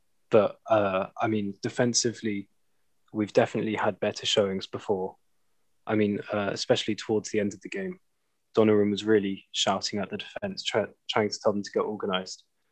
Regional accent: Luxembourg; So I grew up in Luxembourg to English parents.

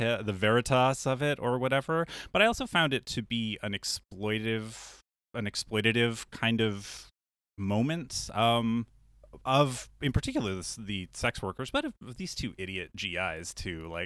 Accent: Canada; As listeners may know, I am Canadian, so I have a different relationship to the Vietnam War.

